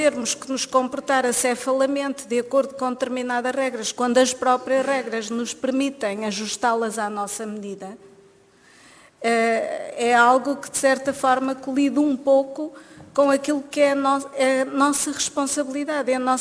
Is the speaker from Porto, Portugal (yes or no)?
yes; Porto, Portugal; Eu sou do Porto